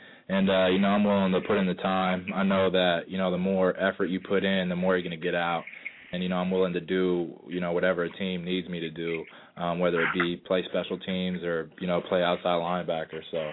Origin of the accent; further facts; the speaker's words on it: Tinton Falls, New Jersey, United States; Monmouth County. Grew up in Tin Falls.